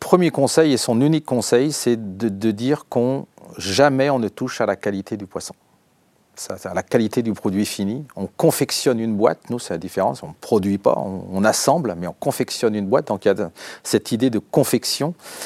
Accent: Concarneau, Brittany, France; born there; moi je suis né à Concarneau

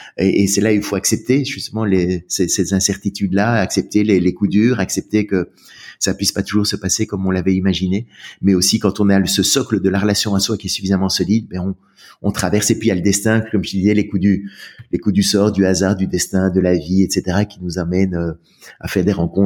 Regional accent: Brussels, Brussels-Capital Region, Belgium; Alors, j'ai grandi en Belgique, à Bruxelles.

